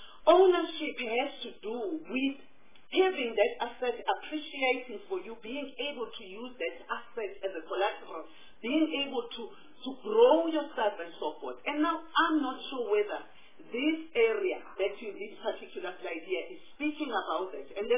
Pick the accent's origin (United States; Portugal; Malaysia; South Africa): South Africa; KwaZulu-Natal; we have a lot of in KwaZulu-Natal, I'm from KwaZulu.